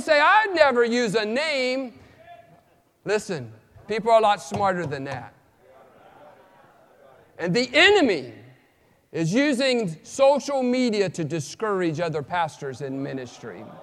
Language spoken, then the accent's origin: English; West Virginia, United States; was the environment that I grew up in West Virginia. My mom and dad had never set foot in a church.